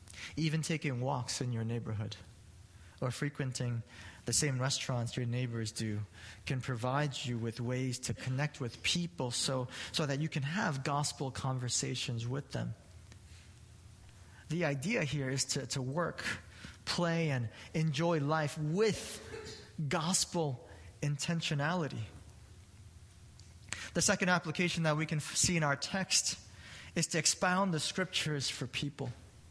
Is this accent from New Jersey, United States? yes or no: no; Brooklyn, New York, United States; You know, as most of you guys know, I'm from Brooklyn, New York.